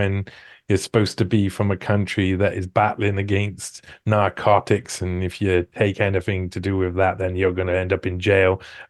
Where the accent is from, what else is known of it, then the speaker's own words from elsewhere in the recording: United Kingdom; I am British.